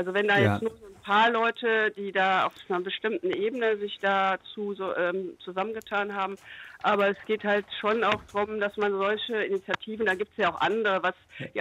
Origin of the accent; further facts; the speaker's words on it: Aachen, North Rhine-Westphalia, Germany; ich komme aus Aachen und in der Nähe gibt es den Hambacher Forst.